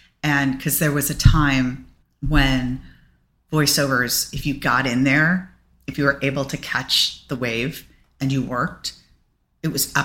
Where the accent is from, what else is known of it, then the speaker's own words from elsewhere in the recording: New York City, New York, United States; I grew up here. I grew up in Manhattan.